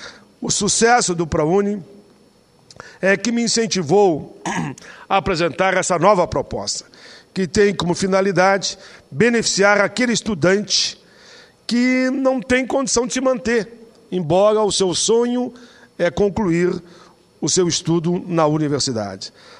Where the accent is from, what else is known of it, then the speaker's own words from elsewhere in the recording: Caxias do Sul, Rio Grande do Sul, Brazil; moved away as an adult; me referindo a uma cidade lá da Serra Gaúcha, região onde eu cresci. Eu nasci em Caxias, saí de Caxias com 33 anos de idade e conheço muito bem toda aquela região.